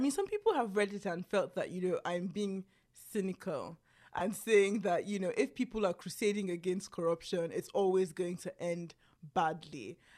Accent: Nigeria; now in United States; I say this sitting from America, but like, just as a Nigerian, I feel like we can't stop at the first attempt.

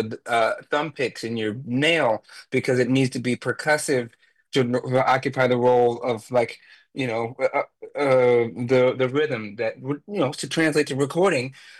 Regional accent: North Carolina, United States; Now I'm from North Carolina, so I think that timbre changes a bit

